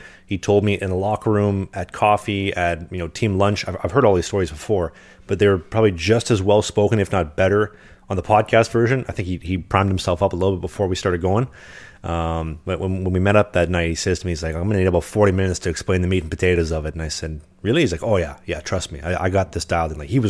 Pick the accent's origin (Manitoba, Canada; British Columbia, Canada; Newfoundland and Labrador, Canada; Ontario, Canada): Manitoba, Canada; Winnipeg; he's from Winnipeg. I'm from Winnipeg.